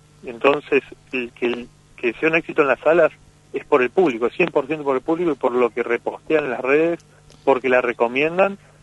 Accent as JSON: {"language": "Spanish", "country": "Argentina", "said": "que hayamos ganado ese premio como película, como argentino."}